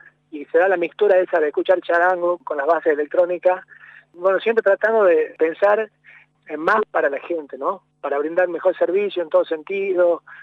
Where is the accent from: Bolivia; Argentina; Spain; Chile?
Argentina; Jujuy; lo que somos nosotros los norteños. Nosotros vivimos en Jujuy